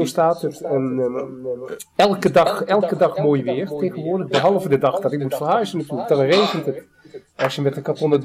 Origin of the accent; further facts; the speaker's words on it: Netherlands; now in Paris, France; Ik als Hollander in Parijs, weet je, dan kan je met je goede wil niet tegen Europa zijn.